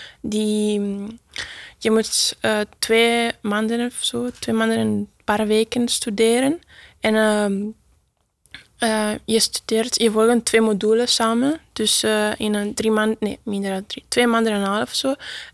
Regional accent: Italy; Dutch is a second language; Ik kom uit Italië en ik studeer hier in Encora in Talbot.

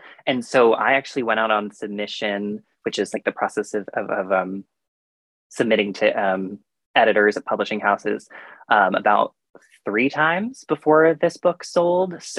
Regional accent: Old Bridge, New Jersey, United States; I'm from Old Bridge, New Jersey, which is about 45 minutes outside of Manhattan, depending on traffic.

